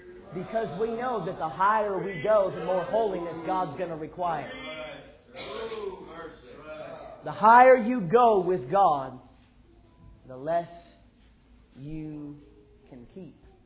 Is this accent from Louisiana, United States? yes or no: no; Oregon, United States; also born or lived in California; my dad and I, growing up in Oregon and California many times